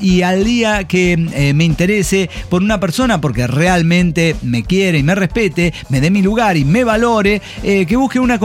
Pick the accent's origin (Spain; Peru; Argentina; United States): United States; Boise, Idaho; born there; Nací en Bois. Nunca entendí cómo se pronuncia eso.